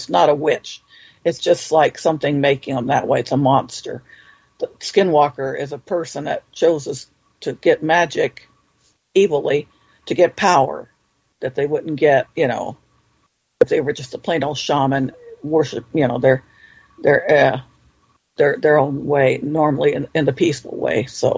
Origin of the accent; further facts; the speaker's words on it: California, United States; And I'm not from Virginia, so I'm originally from California.